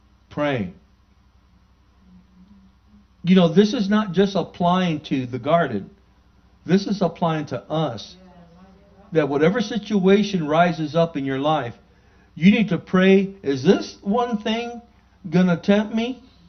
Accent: National City, California, United States; And where I grew up in National City, we were so poor we couldn't even pay attention.

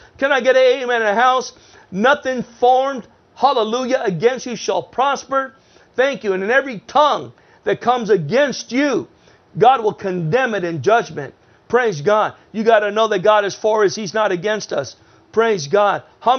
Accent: National City, California, United States; I grew up in National City. He came all the way in the hood of National City.

